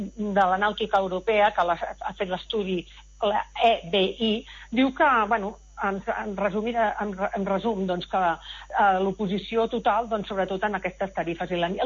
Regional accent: Catalonia, Spain; nosaltres som doble polacs, perquè som catalans

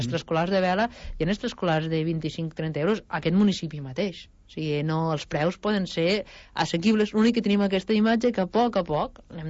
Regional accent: Sant Carles de la Ràpita, Catalonia, Spain; Jo sóc de Sant Carles de la Ràpita, bastant lluny de les muntanyes

